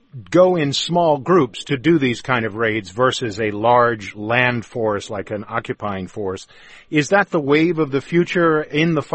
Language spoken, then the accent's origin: English; the South, United States; Well, I grew up in the South, and when a woman in the South says, oh, bless your heart